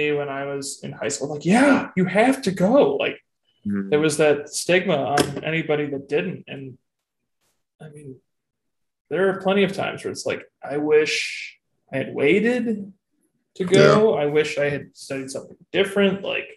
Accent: New York, United States; I'm from Western New York, so I went home to visit my family because I haven't seen them in quite some time.

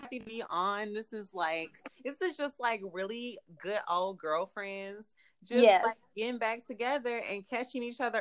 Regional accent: St. Louis, Missouri, United States; also born or lived in Evanston, Illinois; I'm originally from Chicago, woo-hoo, Illinois, Evanston, Illinois, uh-huh, really. But I grew up in St. Louis, Missouri

